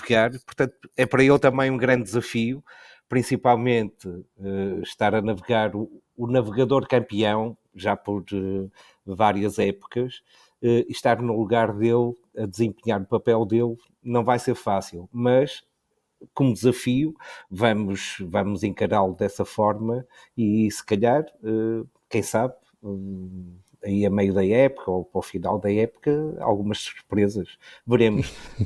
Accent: Porto, Norte, Portugal; Eu participei no primeiro, eu sou do Porto.

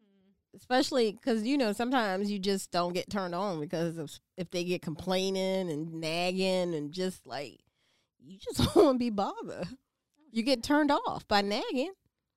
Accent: United States; accent: Gullah Geechee; Since you tripping off my Gullah Geechee accent.

